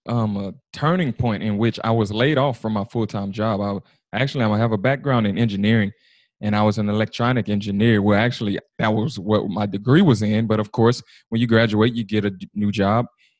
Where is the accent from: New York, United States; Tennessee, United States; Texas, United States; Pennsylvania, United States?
Texas, United States; accent: Texas twang; Everyone always kind of notices the Texas twang.